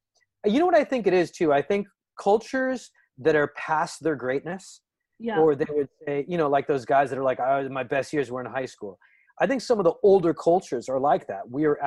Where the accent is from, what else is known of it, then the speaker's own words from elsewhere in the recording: United States; And I go, yeah, I'm from America.